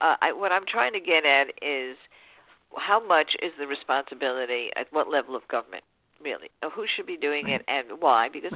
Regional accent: New York, United States; also born or lived in New Jersey; now in California, United States; I just moved to, very fast, I just moved to California. I'm from New York, New Jersey.

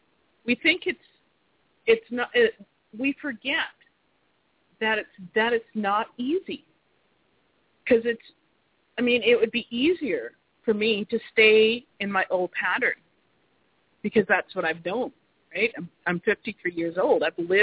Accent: Jamaica; I'm from Jamaica. My ancestors were slaves to British people, British landowners, okay?

